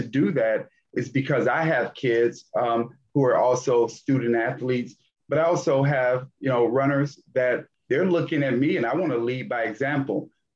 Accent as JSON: {"language": "English", "town": "Gary", "region": "Indiana", "country": "United States", "tie": "born or raised there", "said": "I'm very thankful for, you know, growing up in Gary, Indiana, in the community."}